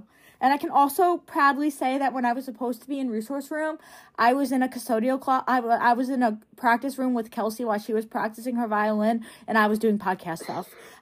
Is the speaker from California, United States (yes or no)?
no; Long Island, New York, United States; I'm from Long Island, just to clarify.